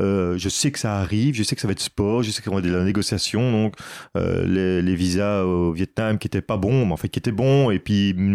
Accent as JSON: {"language": "French", "country": "Belgium", "said": "Il ne faut pas oublier qu'on est belge, qu'on a un passeport"}